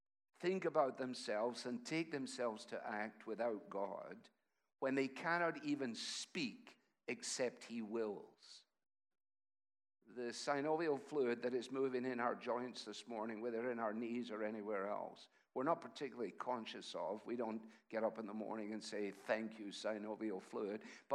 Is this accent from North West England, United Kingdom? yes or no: no; Scotland, United Kingdom; I get invited as a Scotsman